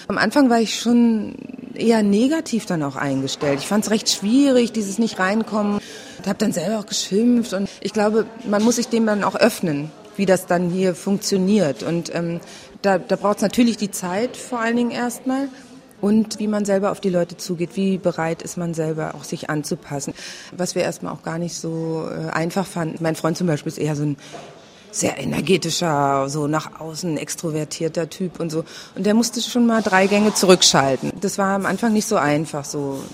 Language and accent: German; Germany; ich komme zwar aus Deutschland, habe aber einen afrikanischen Hintergrund, wird man schon in eine Schublade gepackt irgendwie